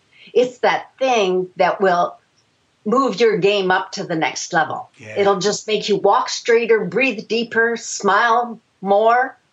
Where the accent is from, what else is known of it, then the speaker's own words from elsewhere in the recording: Canada; which my background, I'm French Canadian, and we do a lot of that.